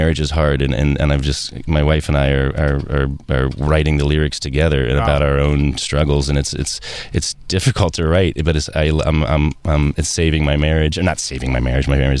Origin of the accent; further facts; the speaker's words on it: Cincinnati, Ohio, United States; I come from Cincinnati, half of my family at least